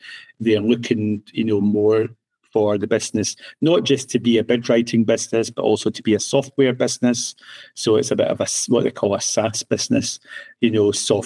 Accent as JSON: {"language": "English", "region": "Scotland", "country": "United Kingdom", "tie": "born or raised there", "said": "when I was 18, growing up in Scotland"}